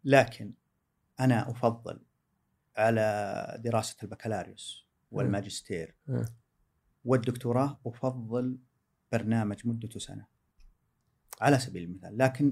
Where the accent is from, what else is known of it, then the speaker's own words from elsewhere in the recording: Saudi Arabia; ما يوجد عندنا بالسعودية شخص مختص بالأمن السيبراني بمسماه الحالي